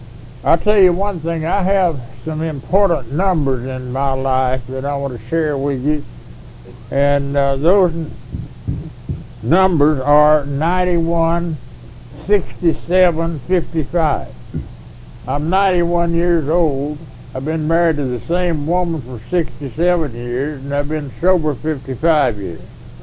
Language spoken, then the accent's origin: English; Texas, United States; I was born out in West Texas, way out in the dry, sorry country out there, and I was raised on a farm.